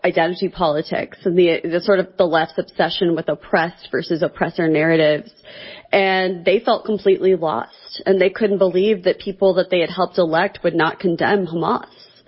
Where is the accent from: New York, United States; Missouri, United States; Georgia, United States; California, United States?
Missouri, United States; But I love Josh Hawley. We're both from Missouri.